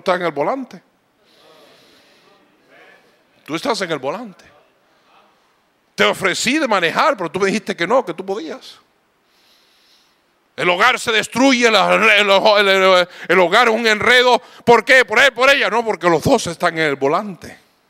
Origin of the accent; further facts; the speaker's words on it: Joliet, Illinois, United States; Yo me crié en Joliet, Illinois, un suburbio de Chicago. Fui a Hammond, toda esa área, viví 18 años. Yo he vivido años en esa área.